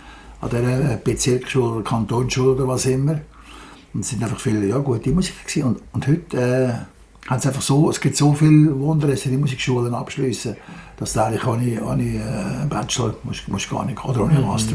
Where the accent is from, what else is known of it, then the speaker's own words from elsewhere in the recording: Lenzburg, Aargau, Switzerland; Ich komme auch aus einer nicht so fasnachtigen Gegend. Ich bin in Lenzburg aufgewachsen.